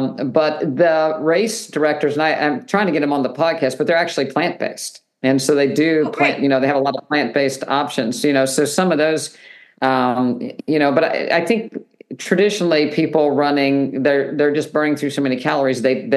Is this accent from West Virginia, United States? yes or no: yes; West Virginia, United States; It's like, you know, I was raised in West Virginia and there was plenty of animal fat and that didn't go well.